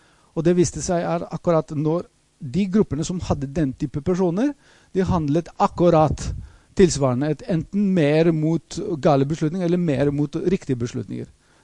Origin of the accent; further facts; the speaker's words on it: Greece; Norwegian is a second language; now in Norway; Jeg har jobbet stort sett hele mitt liv i Norge, har vært her i 30 år, men jeg er fra Hellas også, jeg er greker.